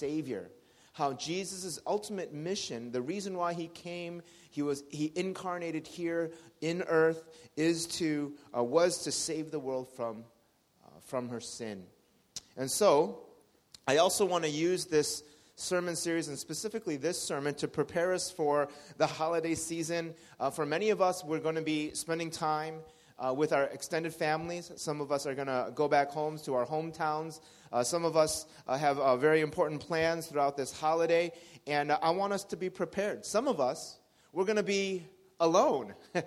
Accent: United States; now in Indonesia; For me, growing up in the United States, I associate a lot of what Christmas is in my memories to things with the snow

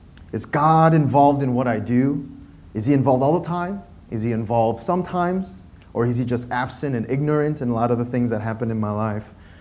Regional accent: United States; So my parents were Korean immigrants. They moved to the U.S. I grew up in the States

